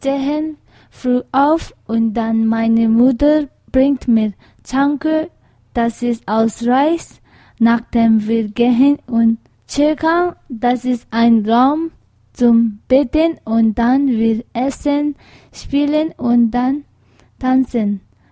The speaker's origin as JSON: {"language": "German", "region": "Tibet", "country": "China", "second_language": "German", "said": "Ich bin 16 Jahre alt. Ich wohne in Zentrumberg, aber ich komme aus Tibet."}